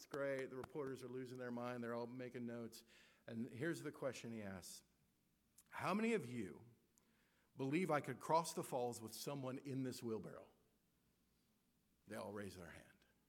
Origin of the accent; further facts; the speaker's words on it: Lincoln, Nebraska, United States; I grew up in Nebraska, which means the team I root for wears red, but it's not Georgia. When people would come to visit us in Lincoln, we would always, you can't miss it.